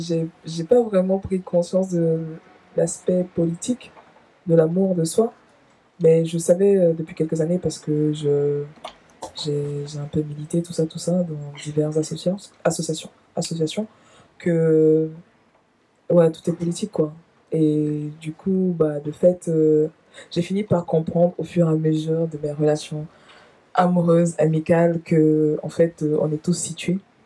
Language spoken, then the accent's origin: French; Cameroon; born there; moi je suis née au Cameroun par exemple